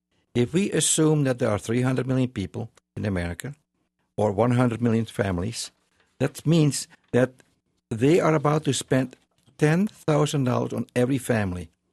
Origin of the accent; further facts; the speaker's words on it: Java, Indonesia; I was born and raised in Indonesia. Indonesia is near Australia, on the island of Java.